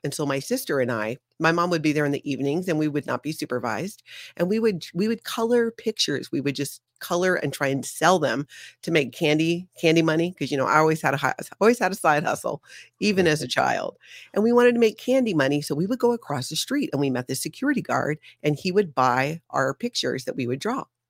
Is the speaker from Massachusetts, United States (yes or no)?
no; Hawaii, United States; I was born and raised in Hawaii.